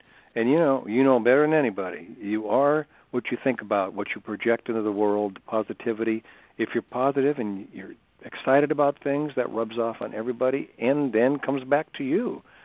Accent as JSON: {"language": "English", "town": "Campbell", "region": "California", "country": "United States", "tie": "born or raised there", "said": "And of all the places, my hometown, I'll just say it, it's $10,000 to rent that place, and they won't give me a break on it. And it makes me mad, you know, thinking, wait a minute, we want to do this. Campbell's a great place to live."}